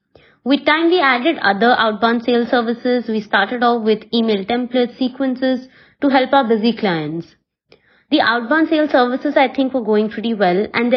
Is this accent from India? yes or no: yes; India; I'm from India